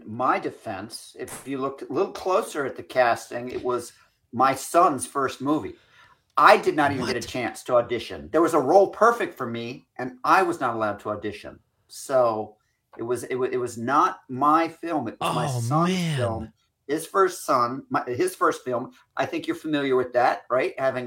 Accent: Scotland, United Kingdom; I'm Scottish

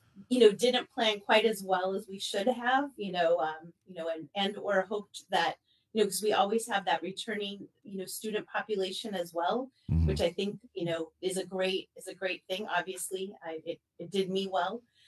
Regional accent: California, United States; moved away as an adult; I came from California. My children were in grade school at the time.

